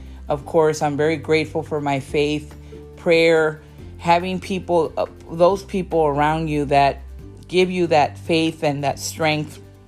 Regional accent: Brownsville, Texas, United States; I'm Hispanic. I grew up in Brownsville, Texas. I grew up with a Latino family, and we love our great tortillas

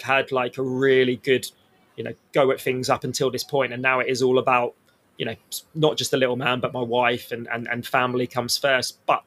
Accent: Southampton, South East England, United Kingdom; born there; so I was born in Southampton

